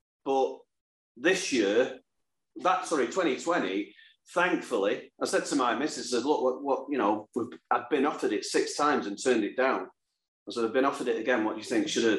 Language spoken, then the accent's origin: English; Salford, North West England, United Kingdom; because I'm from Salford.